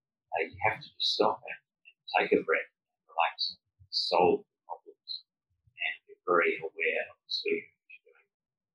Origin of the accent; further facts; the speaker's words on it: Australia; And I wanted to get into that with him, and being Australian, we can be quite rude.